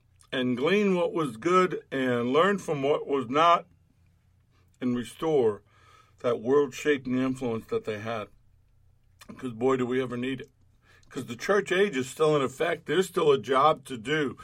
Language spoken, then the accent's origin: English; New York City, New York, United States; But I'm still a New Yorker at heart.